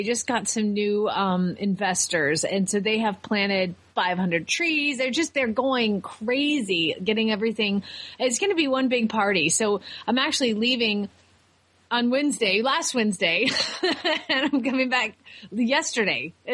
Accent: Phoenix, Arizona, United States; from Phoenix, Arizona

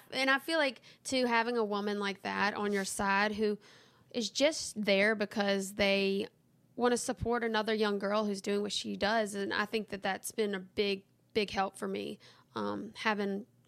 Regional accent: Louisiana, United States; I grew up in Louisiana.

